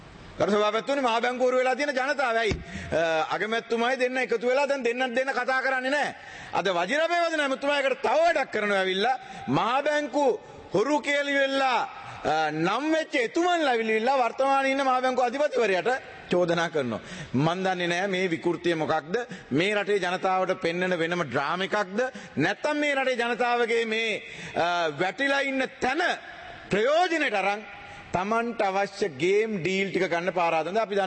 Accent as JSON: {"language": "Sinhala", "town": "Embilipitiya", "region": "Sabaragamuwa Province", "country": "Sri Lanka", "tie": "born there", "said": "මම ඇඹිලිපිටි ඉපදිච්ච මිනිස්සෙක් ඇඹිලිපිටියේ මගේ ආසනයේ කොළොන් ආසනයේ ජීවත් වෙන්නේ"}